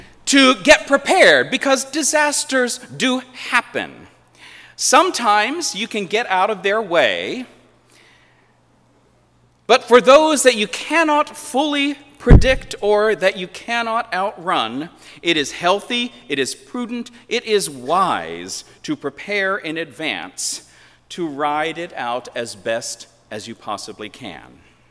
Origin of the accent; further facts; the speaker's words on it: Pennsylvania, United States; also born or lived in Los Angeles / Berkeley; even though I was raised in Pennsylvania, I spent the longest period of my life in California, in Los Angeles, a total of 19 years in Los Angeles